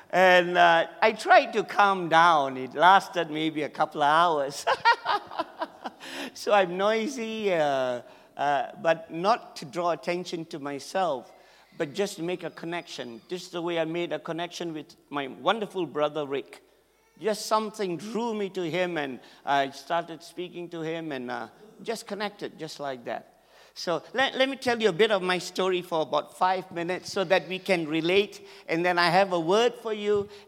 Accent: Malaysia; So I originate from Malaysia, and that's a miracle. I was born in Malaysia, and my ancestors are from Punjab

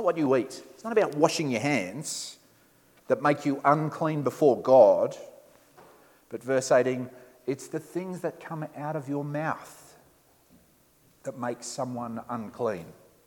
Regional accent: Sydney, New South Wales, Australia; I'm from Sydney. Family's there. I've got a brother who lives in Sydney.

